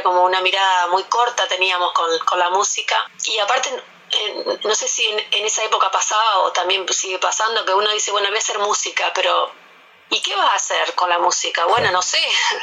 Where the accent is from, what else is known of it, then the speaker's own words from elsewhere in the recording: Concordia, Entre Ríos, Argentina; also born or lived in Paraná; Si bien yo nací en la ciudad de Paraná, viví toda mi infancia y mi adolescencia en Concordia, pero en permanente comunicación con Paraná, donde vivían mis abuelos